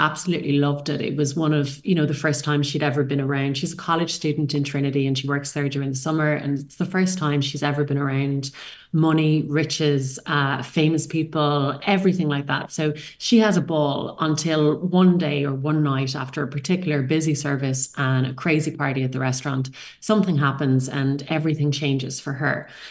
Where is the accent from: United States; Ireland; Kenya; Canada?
Ireland; I'm an Irish writer